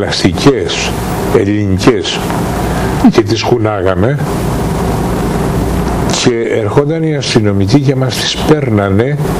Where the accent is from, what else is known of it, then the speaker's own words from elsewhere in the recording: Central Greece, Greece; όταν πηγαίνω στο χωριό μου, στο νομό Φιότιδο, στην επαρχία Λοκρίδος, επειδή εκεί η συγχωρεμένη μάνα μου και ο συγχωρεμένος ο πατέρας μου, από εκείνη η καταγωγή τους